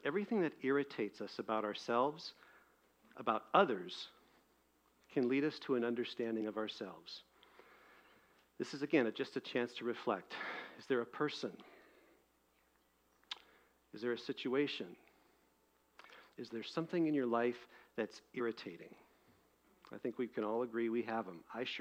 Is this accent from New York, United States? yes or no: no; Milwaukee, Wisconsin, United States; I'm a Wisconsin kid. You know, I grew up in Milwaukee, a little village there.